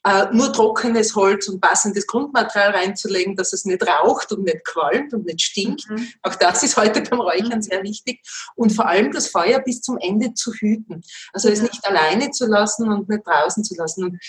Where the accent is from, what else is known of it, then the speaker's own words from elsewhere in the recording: Styria, Austria; von Kindheit an in der Steiermark. Ich bin in der Steiermark geboren.